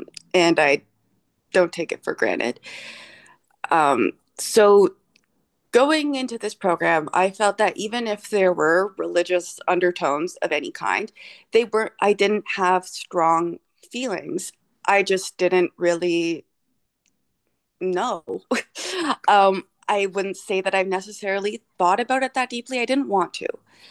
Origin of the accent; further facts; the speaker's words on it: Ontario, Canada; my dad's First Nation, so am I, we're from Mississaugas of the Credit First Nation in Southern Ontario. So we're Anishinaabe